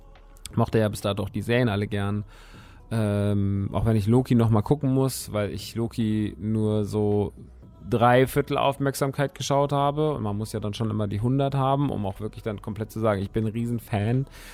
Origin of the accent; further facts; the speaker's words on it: Rodgau, Hesse, Germany; Der Laden ist in Rottgau, meiner alten Heimat